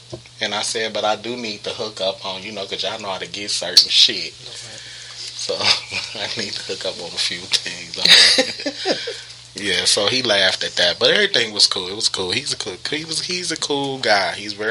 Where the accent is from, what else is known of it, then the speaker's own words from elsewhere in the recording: United States; don't think just because I'm American I don't know shit.